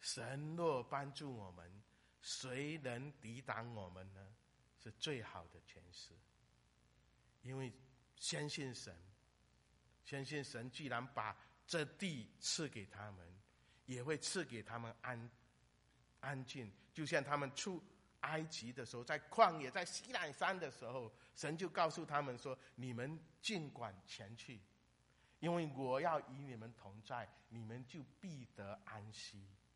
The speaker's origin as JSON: {"language": "Chinese", "region": "Fujian", "country": "China", "tie": "born or raised there", "said": "因为我是福建前线长大的，"}